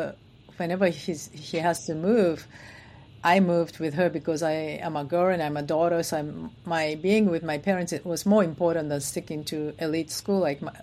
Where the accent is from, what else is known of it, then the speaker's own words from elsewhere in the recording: Japan; because I grew up in Japan, which was very middle class society after World War II